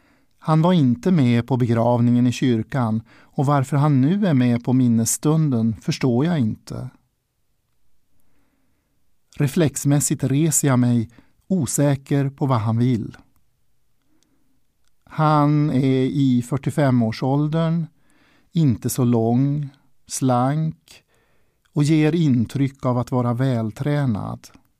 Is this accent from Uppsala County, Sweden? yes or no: no; Sundsvall, Västernorrland County, Sweden; born there; Jag föddes i Sundsvall och var bara någon vecka gammal när jag kom till mamma och pappa.